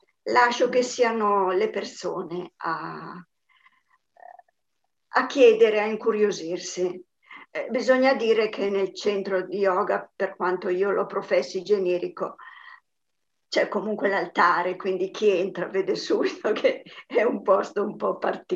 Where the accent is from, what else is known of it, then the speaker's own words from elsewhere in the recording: Gorizia, Friuli-Venezia Giulia, Italy; now in Naples, Italy; Io sono di Gorizia, però adesso sono nel gruppo di Ananda di Napoli.